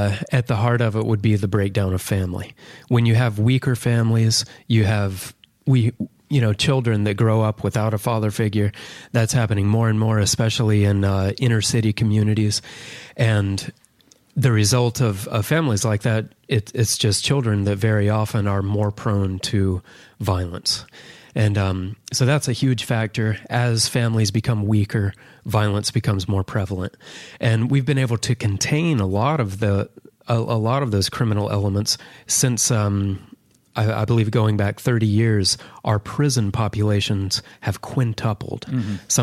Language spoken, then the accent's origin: English; North Carolina, United States; Then in 2016, there were Milwaukee riots and also some riots in Charlotte, in my home state there.